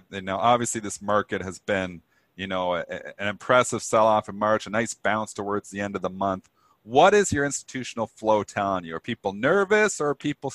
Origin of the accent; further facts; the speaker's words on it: Canada; because where I am, I'm obviously Canadian